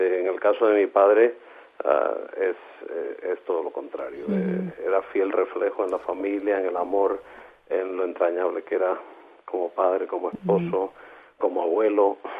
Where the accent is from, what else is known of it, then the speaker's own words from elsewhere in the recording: Cuba; moved away; Salimos también de Cuba, y hay que recordar que, bueno, que una familia inmigrante al salir del país